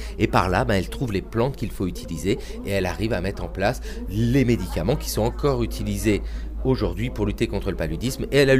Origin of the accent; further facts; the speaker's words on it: Vire, Normandy, France; Vire, c'est là d'où je viens, la Normandie, le bocage virois.